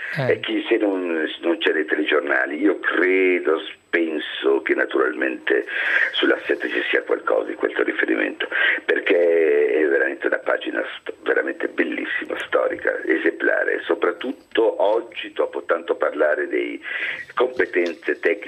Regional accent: Genoa, Liguria, Italy; cioè io sono di Genova, cioè sono ligure

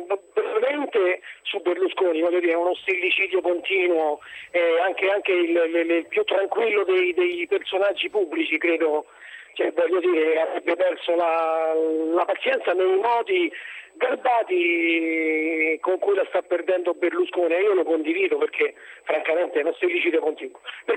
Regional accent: Rome, Lazio, Italy; io sono di Roma

